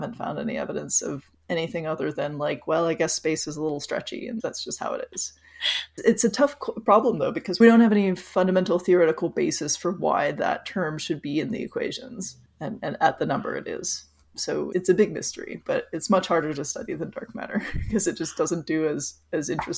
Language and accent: English; Los Angeles, California, United States; because I grew up in Los Angeles and you know the sky at night is pink.